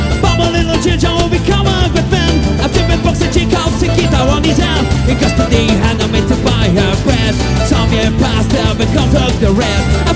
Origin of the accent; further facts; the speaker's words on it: Arlon, Luxembourg, Belgium; on vient du coin d'Arlon.